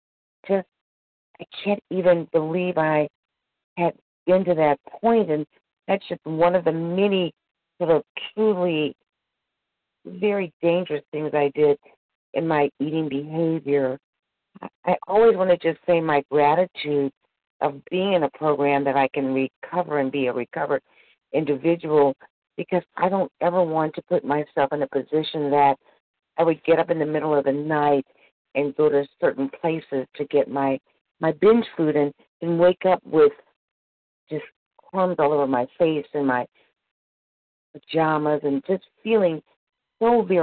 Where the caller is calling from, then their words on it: Missouri, United States; I'm calling from Missouri.